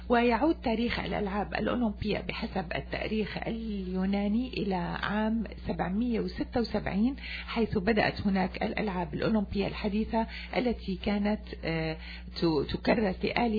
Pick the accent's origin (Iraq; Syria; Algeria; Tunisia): Syria; نتمنى أنه بلدنا سوريا الجريح